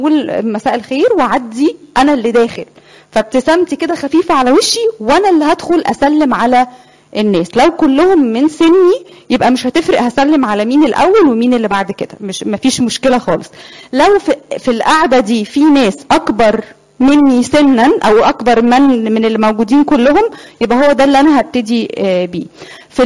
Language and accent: Arabic; Egypt; احنا دايما كمصريين بناخد الحاجة ونهندلها كده على حسب مجتمعنا